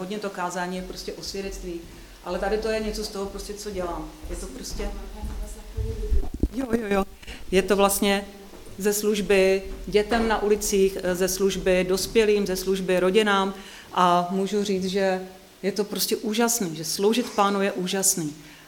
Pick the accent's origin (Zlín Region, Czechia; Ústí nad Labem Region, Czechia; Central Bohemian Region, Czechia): Ústí nad Labem Region, Czechia; Teplice; Já jsem z Teplic